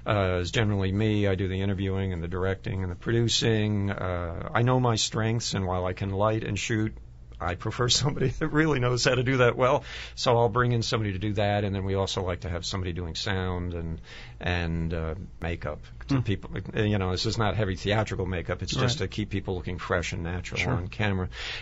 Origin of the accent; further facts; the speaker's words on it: Rahway, New Jersey, United States; also born or lived in Hillside / Clifton; I grew up in Union County. I was always in the New York metro area, so a town called Rahway.